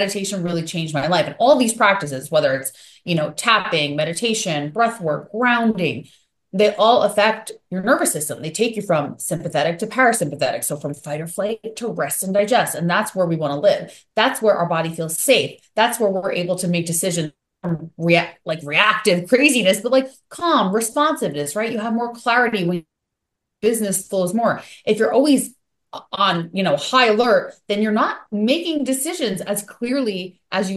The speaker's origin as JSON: {"language": "English", "region": "New York", "country": "United States", "said": "But so I'm from New York, so I get that."}